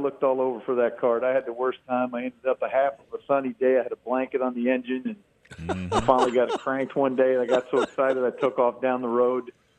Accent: Fort Lauderdale, Florida, United States; also born or lived in New York; When I went to culinary school up in New York, I grew up in Fort Lauderdale, and I was up there the first winter.

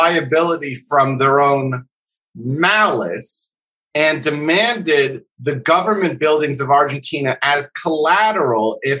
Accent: New Jersey, United States; I'm from Jersey.

